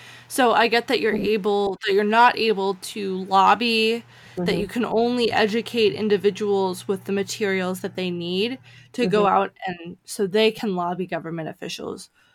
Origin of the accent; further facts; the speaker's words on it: East Coast, United States; I went to a very pressure cooker type environment growing up on the East Coast.